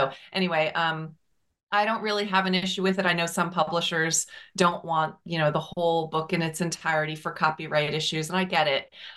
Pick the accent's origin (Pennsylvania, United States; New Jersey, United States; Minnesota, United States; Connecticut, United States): New Jersey, United States; also born or lived in California; now in Virginia, United States; Well, I lived in California for about 17 years. I grew up in New Jersey.